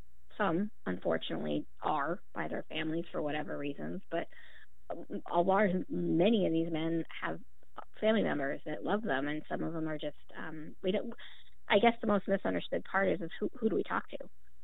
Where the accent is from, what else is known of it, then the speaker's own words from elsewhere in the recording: New Jersey, United States; I know that I'm from New Jersey